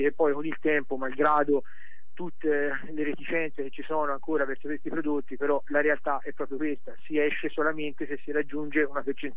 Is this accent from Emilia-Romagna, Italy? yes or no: no; Siena, Tuscany, Italy; anche in Toscana, io sono di Siena, anche a Siena abbiamo una sorveglianza molto capillare